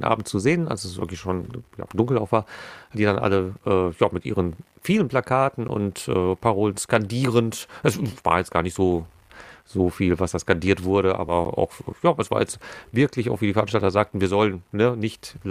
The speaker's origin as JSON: {"language": "German", "town": "Hagen", "region": "North Rhine-Westphalia", "country": "Germany", "tie": "born or raised there"}